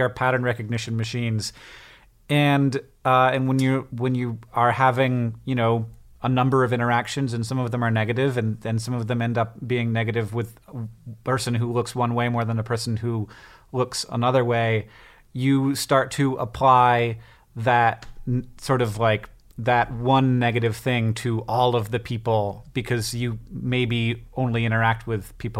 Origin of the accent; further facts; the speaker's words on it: Netherlands; I'm from the Netherlands